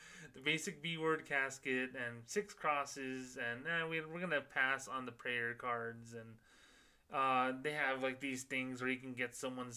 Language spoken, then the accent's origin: English; Socorro, New Mexico, United States; And I knew people who dug holes back in my hometown of Socorro, New Mexico, 15 years ago.